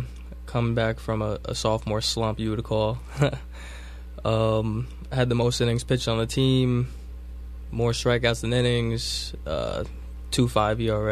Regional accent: Linden, New Jersey, United States; Yeah, I'm from Linden, New Jersey. Pretty much born and raised there for, 21 years now.

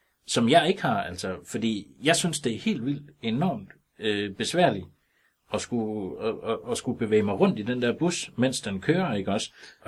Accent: Struer, Central Denmark Region, Denmark; Jeg er født og opvokset i Struer, som er en dejlig by. Den er sådan almen kendt som altså ligesom Holstebros storebror.

